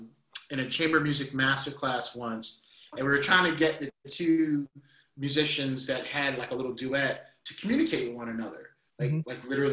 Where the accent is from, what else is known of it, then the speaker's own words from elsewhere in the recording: Queens, New York, United States; Well, I was all about it, but you know, I grew up in Queens, New York.